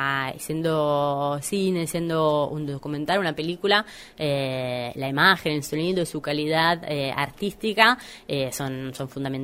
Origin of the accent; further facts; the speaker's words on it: Italy; yo soy italiana, estuve en Italia